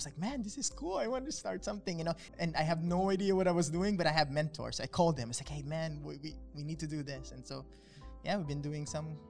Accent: Negros Island Region, Philippines; I'm from Negros.

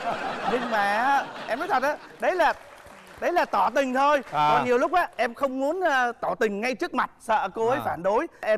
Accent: Lam Dong, Vietnam; now in Ho Chi Minh City, Vietnam; Em năm nay 30 tuổi. Em quê gốc ở Hải Dương, sinh ra và lớn lên ở Lâm Đồng và hiện đang làm việc tại Thành phố Hồ Chí Minh.

